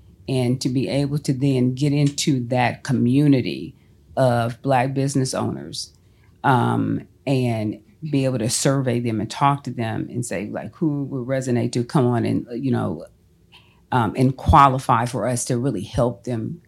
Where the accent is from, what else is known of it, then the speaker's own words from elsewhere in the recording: Los Angeles, California, United States; And then like you guys know, like I said, I'm born and raised in Los Angeles. I love it, but he sent me to Atlanta to do this.